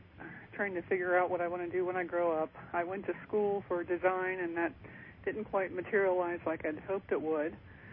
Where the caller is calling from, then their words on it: Maryland, United States; Maryland.